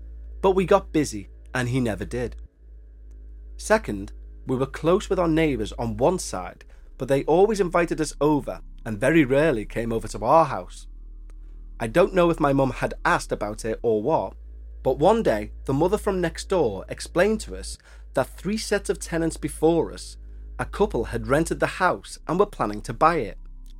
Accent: Philippines; I come from the Philippines, where religious faith and belief in the ghosts, cryptids, and witches go hand in hand.

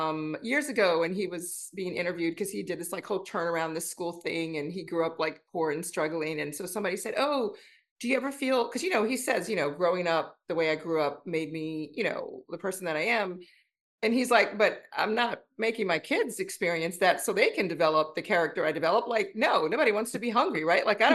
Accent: New Orleans, Louisiana, United States; You know, I'm from New Orleans, like taxi.

